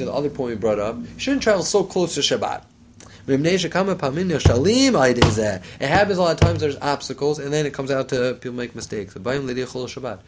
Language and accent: English; West Orange, New Jersey, United States; I'm from West Orange, a town New Jersey.